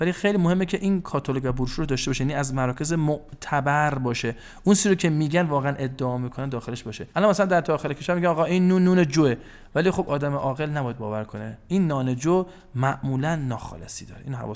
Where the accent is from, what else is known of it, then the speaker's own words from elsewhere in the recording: Iran; این زشته که ما ایرانی هستیم، عادت کردیم هر چی که می‌خوایم بخوریم.